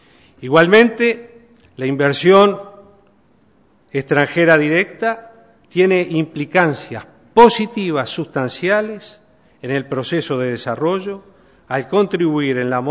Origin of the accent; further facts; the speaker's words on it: Uruguay; como presidente de la República y como ciudadano uruguayo